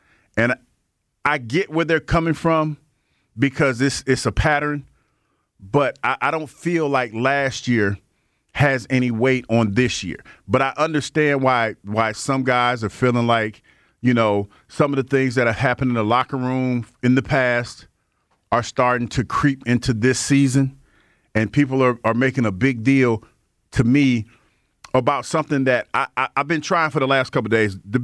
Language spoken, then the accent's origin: English; Florida, United States; In Florida. Right. I just thought that was a win for my home state.